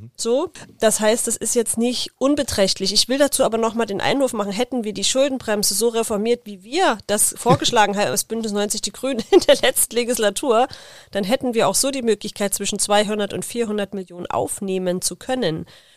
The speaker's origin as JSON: {"language": "German", "region": "East Germany", "country": "Germany", "said": "Werde ich mich jetzt als Ostdeutsche nicht vehement dagegen stellen"}